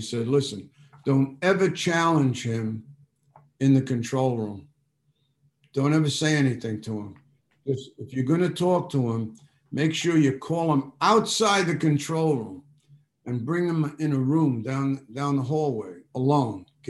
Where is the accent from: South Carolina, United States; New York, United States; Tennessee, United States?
New York, United States; Bronx; Because I you know, I'm from the Bronx.